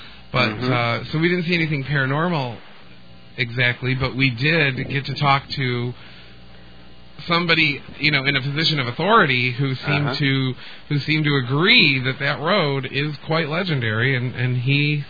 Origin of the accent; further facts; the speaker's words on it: Detroit, Michigan, United States; Yeah, I'm from Detroit, and you know the Detroit area